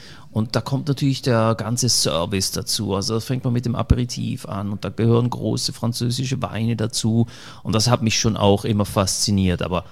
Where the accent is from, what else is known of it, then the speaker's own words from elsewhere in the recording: Italy; German is a second language; als Italiener bekommst du dieses Kochgehen auch in die Wiege gelegt ein Stück weit.